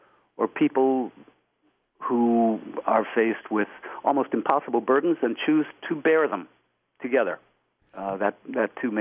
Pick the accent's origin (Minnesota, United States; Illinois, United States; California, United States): Minnesota, United States; Well, I grew up in Minnesota.